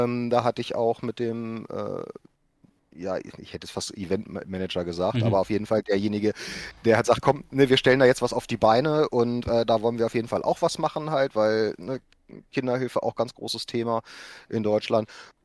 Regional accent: Austria; ich komme ja aus dem Norden.

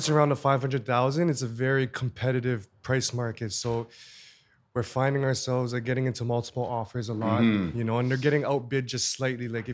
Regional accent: Scarborough, Ontario, Canada; We're from Scarborough, yeah.

